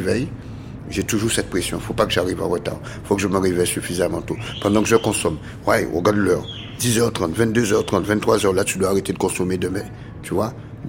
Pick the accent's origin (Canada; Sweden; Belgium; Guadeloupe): Guadeloupe; Moi, je viens de la Guadeloupe. Ça n'a pas de goût, ça n'a pas de puissance.